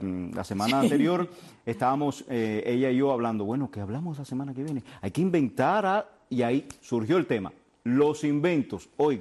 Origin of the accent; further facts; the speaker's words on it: Cuba; inventores somos todos los cubanos